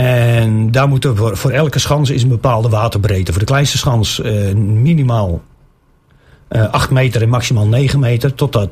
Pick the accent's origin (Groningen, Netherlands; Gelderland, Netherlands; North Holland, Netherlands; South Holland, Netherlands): South Holland, Netherlands; Nieuwebrug; also born or lived in Driebruggen; now in Haastrecht, Netherlands; geboren in Nieuwebrug. 28 jaar in Nieuwebrug gewoond, naar Drie Bruggen verhuisd. En nu van Drie Bruggen naar Haastrecht.